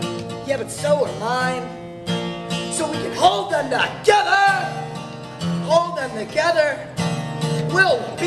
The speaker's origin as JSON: {"language": "English", "town": "Toronto", "region": "Ontario", "country": "Canada", "also_born_or_lived": "Fort Lauderdale", "moved": "yes", "lives_now": "Tallahassee, United States", "said": "I'm originally from Toronto, Ontario, Canada, which is a little place in a different country. And it's really fun. I like it there. And I consider that place my home. Then I moved to Fort Lauderdale, Florida."}